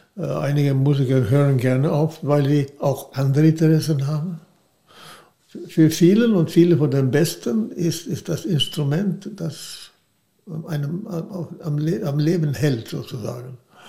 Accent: Gothenburg, Västra Götaland County, Sweden; German is a second language; Das habe ich in der Universität in Göteborg vermacht, wo ich aufgewachsen bin.

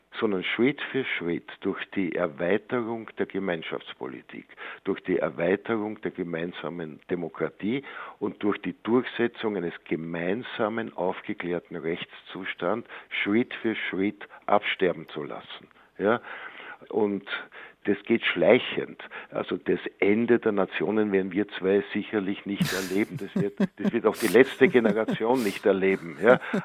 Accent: Vienna, Austria; Wenn ich mir zum Beispiel vorstelle, in Wien, in meiner Heimatstadt

